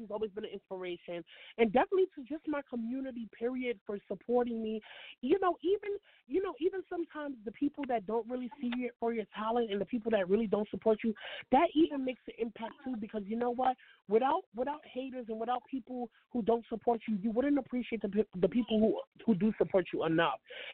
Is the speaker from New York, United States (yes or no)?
yes; New York, United States; She's from New York. I'm from New York.